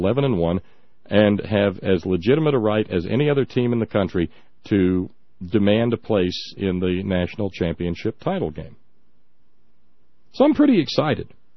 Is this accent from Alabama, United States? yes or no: yes; Alabama, United States; But I was born and raised in Alabama, and hockey was a noise you made when you had a bad sinus infection.